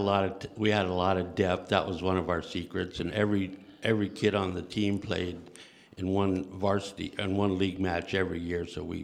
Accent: Healdsburg, California, United States; also born or lived in Napa; Well, I was born in Napa, actually, and my dad set up his medical practice in Ukiah. Mm-hmm. And so I went to high school in Healdsburg

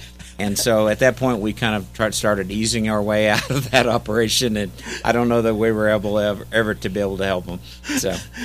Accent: Missouri, United States; I'm from Missouri originally, so you got to show me a lot of things

